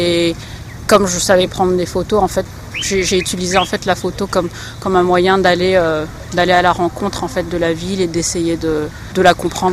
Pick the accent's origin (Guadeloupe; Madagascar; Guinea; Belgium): Madagascar; also born or lived in France; now in Dakar, Senegal; Alors effectivement, j'ai grandi à Madagascar. J'ai fait mes études supérieures en France.